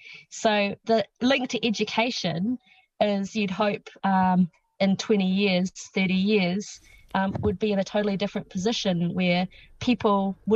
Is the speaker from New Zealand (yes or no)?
yes; Auckland, New Zealand; My own background is from growing up in the North Shore of Auckland. So I sort of had very, very much grew up in a Pākehā world